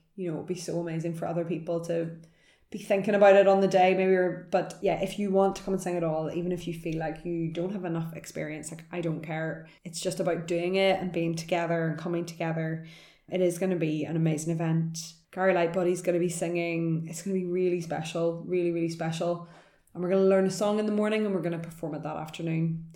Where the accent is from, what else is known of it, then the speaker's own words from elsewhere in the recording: Northern Ireland, United Kingdom; accent: Northern Irish; it's because of my Northern Irish accent.